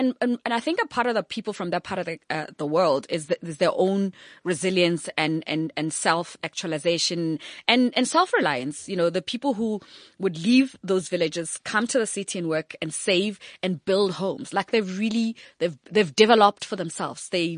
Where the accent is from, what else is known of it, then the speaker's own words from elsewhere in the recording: Bushbuckridge, Mpumalanga, South Africa; I come from Bushbuck Ridge. By seven, I spoke eight languages.